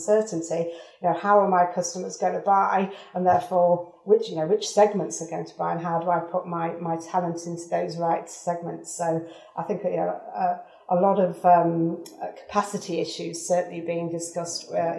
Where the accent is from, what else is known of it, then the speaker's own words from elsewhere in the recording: East Midlands, United Kingdom; also born or lived in Singapore; Yes, from Derbyshire, if you're trying to locate that accent there. But I started my career in the UK